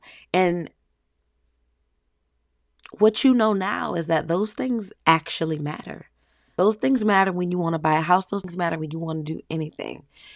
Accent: Florida, United States; also born or lived in Georgia; I can speak for myself and in the community that I was in, or that I grew up in. I grew up in Florida and Georgia.

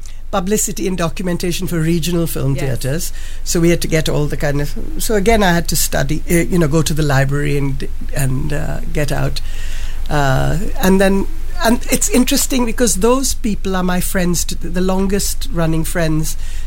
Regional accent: India; my Hindi is not my first language, even though I'm Indian, because in India we've lost, I mean, my community particularly, we speak English much more fluently than we do Hindi.

